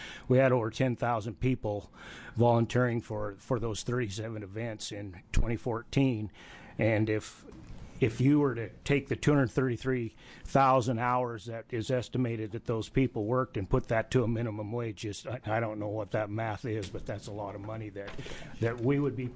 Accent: Oregon, United States; Where I come from in Eastern Oregon, people ask me, where are you from? And I say, well, I'm from the part of Oregon that has no earthquakes, tornadoes, or hurricanes.

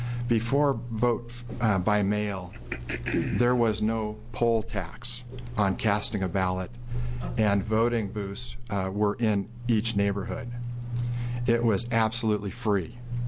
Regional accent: Salem, Oregon, United States; I'm from Salem, and I'm here to support Senate Bill 283

